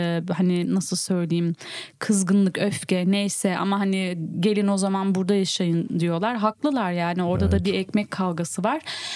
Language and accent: Turkish; Urfa, Şanlıurfa, Turkey; Urfalıyız